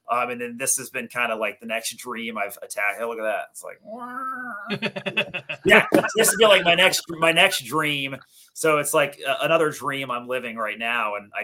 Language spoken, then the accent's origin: English; Texas, United States; moved away; I grew up in Texas, never got to play with it. So I'm making up for lost time.